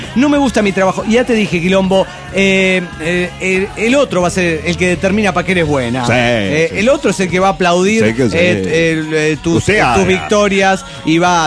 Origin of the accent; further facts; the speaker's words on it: Caracas, Capital District, Venezuela; now in Madrid, Spain; de Caracas, Venezuela.